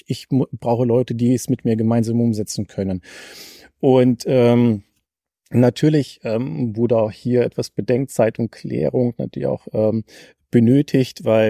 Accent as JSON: {"language": "German", "region": "Lower Saxony", "country": "Germany", "said": "Also ich komme ja selber hier aus dem Norden, ja, also Raum Diepholz, Osnabrück."}